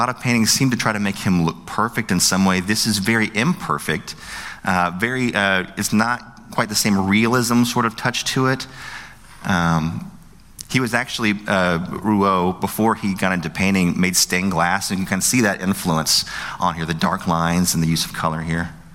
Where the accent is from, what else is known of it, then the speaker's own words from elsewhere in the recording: West Virginia, United States; Like I said, I'm from West Virginia. I don't know French.